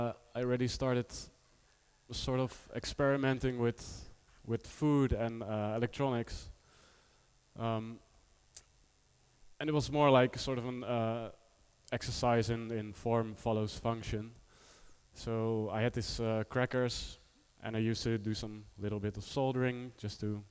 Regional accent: Rotterdam, South Holland, Netherlands; English is a second language; I'm an artist from Rotterdam, the Netherlands.

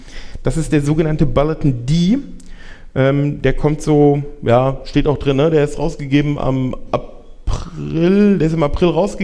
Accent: Frankfurt, Hesse, Germany; Ja, also ich komme aus Frankfurt.

